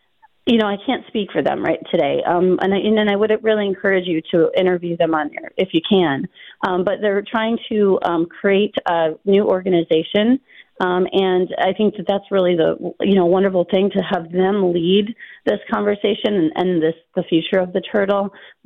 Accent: Niagara Falls, New York, United States; And I was there as a kid. I mean, I grew up in Niagara Falls, like right down the street.

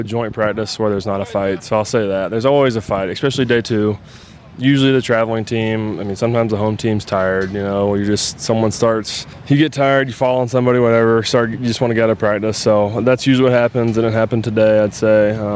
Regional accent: Georgia, United States; growing up in Georgia, being a Bulldogs fan, a Falcons fan

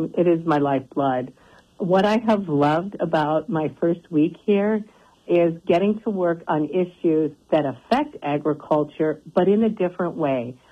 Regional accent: United States; growing up on the Rocky Mountain front, recreating was part of that ranching lifestyle.

